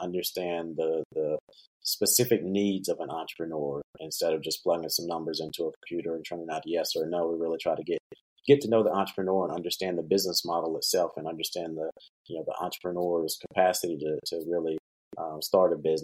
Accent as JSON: {"language": "English", "town": "Asheville", "region": "North Carolina", "country": "United States", "tie": "born or raised there", "said": "But coming back to my hometown here in Asheville, I didn't see that."}